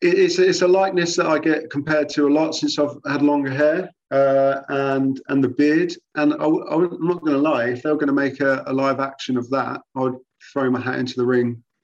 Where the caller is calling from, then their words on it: Croydon, London, United Kingdom; I'm calling from Croydon, South London.